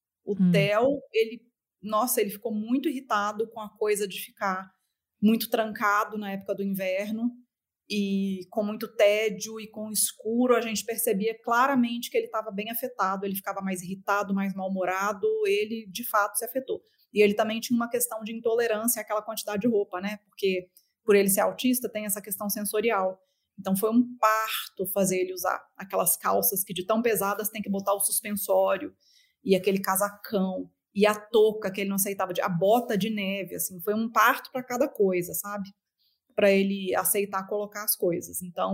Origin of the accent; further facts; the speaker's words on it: Belo Horizonte, Minas Gerais, Brazil; also born or lived in Sweden / England; now in São Paulo, Brazil; Sou de onde? BH.